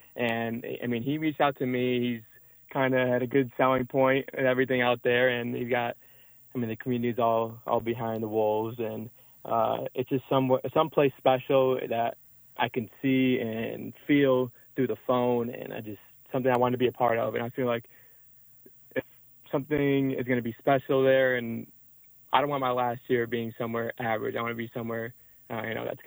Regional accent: New York, United States; I'm from New York originally, and I've always been here, lived here my whole life. Upstate New York.

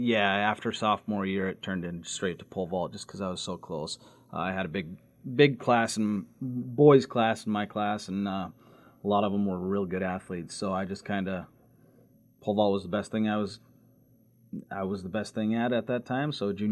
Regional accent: Murdo, South Dakota, United States; Murdo, South Dakota. Jones County High School.

